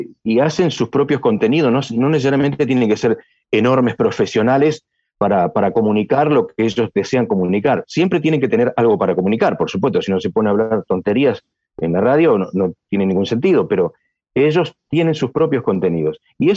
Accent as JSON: {"language": "Spanish", "region": "Patagonia", "country": "Argentina", "said": "zonas de la Patagonia, que yo conozco muy bien porque soy patagónico"}